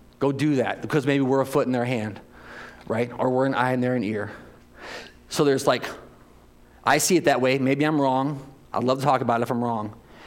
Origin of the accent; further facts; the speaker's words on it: St. Louis, Missouri, United States; And I know y'all, it's like you can't say y'all up here because we're from St. Louis or whatever. My family's from the Boot Heel, and everybody down there says y'all.